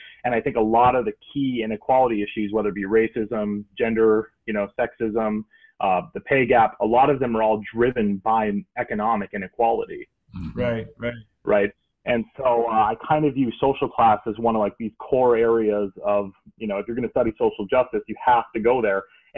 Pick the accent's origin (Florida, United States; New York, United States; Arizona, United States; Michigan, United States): Michigan, United States; And so my background is I grew up in Michigan, and if you know anything about Michigan, it's an economically devastated place.